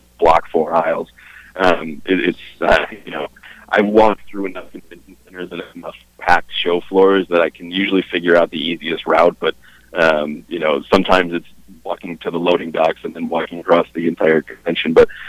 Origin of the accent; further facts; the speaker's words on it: Connecticut, United States; I'm not from Long Island. I'm a Connecticut boy